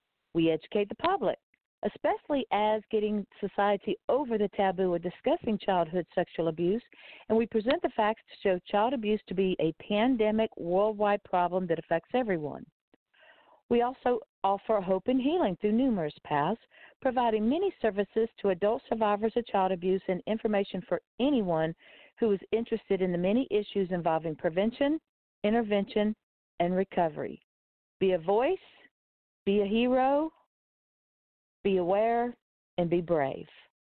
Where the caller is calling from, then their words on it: Pompano Beach, Florida, United States; I'm calling in from Pompano Beach, Florida, and I will be your host tonight.